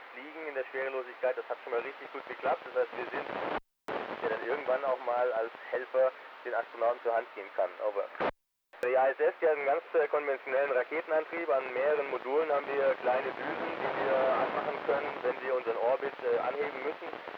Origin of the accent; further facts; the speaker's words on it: Künzelsau, Baden-Württemberg, Germany; also auch Künzelsau, wo ich herkomme